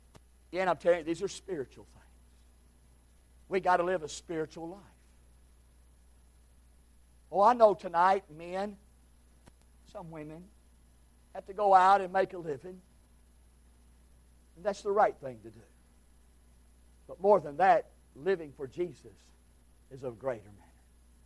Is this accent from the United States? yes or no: yes; United States; I say I'm of American. The greatest nation of the land.